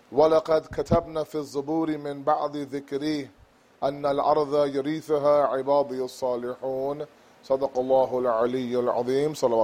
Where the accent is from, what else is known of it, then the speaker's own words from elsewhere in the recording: Canada; We are not Muslims living in Canada, guys. We are Canadian Muslims.